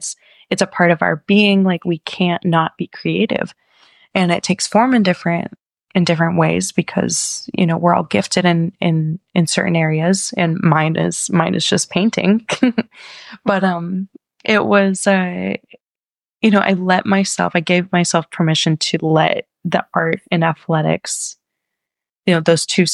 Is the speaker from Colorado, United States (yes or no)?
yes; Colorado, United States; And growing up in Colorado, like our backyard was the mountains.